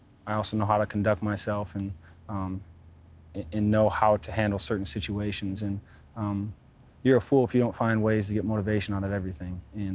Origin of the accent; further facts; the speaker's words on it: Pewaukee, Wisconsin, United States; Pewaukee, man. It was. Everybody knows everybody, whether it was playing street hockey in the cul-de-sac, or we used to have our backyard and our two neighbors.